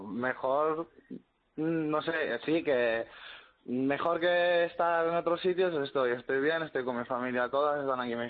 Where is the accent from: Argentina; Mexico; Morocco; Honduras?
Morocco; Larache, Tanger-Tetouan-Al Hoceima; moved away as an adult; now in Castellón, Spain; Sí, yo soy de Marruecos, sí, yo soy de Larache.